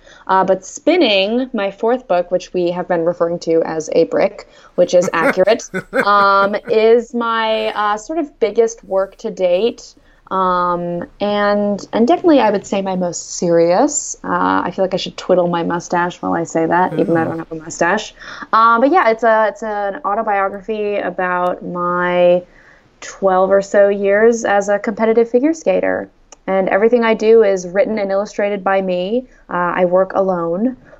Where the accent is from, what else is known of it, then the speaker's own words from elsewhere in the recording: Austin, Texas, United States; I am a cartoonist from Austin, Texas.